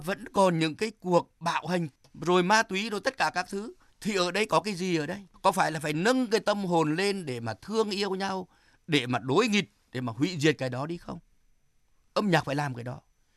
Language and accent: Vietnamese; Vĩnh Linh, Quảng Trị, Vietnam; Vĩnh Linh là quê tôi.